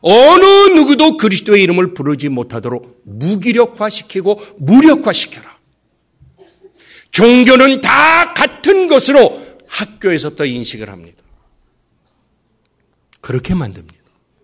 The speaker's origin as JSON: {"language": "Korean", "country": "South Korea", "lives_now": "United States", "said": "저는 한국 사람이라는 게 미국에 살면 살수록 감사하고 기쁩니다."}